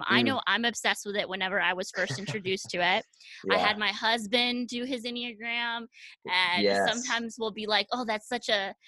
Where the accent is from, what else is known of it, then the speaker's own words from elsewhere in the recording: Texas, United States; So I'm in Texas. So you're kind of close.